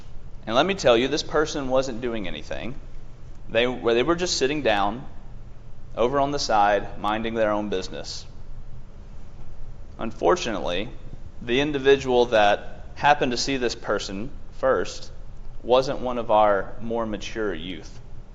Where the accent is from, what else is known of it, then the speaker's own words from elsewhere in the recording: Smithville, Tennessee, United States; Y'all remember, of course, that I'm from Smithville.